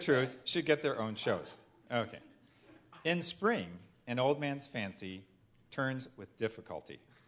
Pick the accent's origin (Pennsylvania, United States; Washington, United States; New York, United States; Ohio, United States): Ohio, United States; Toledo; now in Madison, United States; No, originally I'm from Toledo, Ohio.